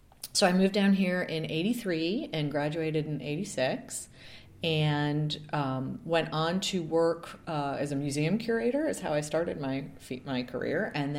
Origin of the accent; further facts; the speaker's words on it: Rochester, New York, United States; So I grew up in Rochester, New York